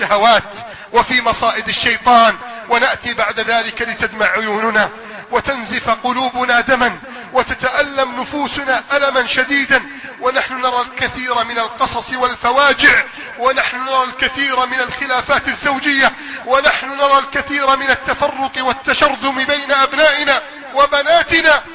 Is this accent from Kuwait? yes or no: no; Egypt; اللهم احفظ بلدنا مصر من كيد الكائدين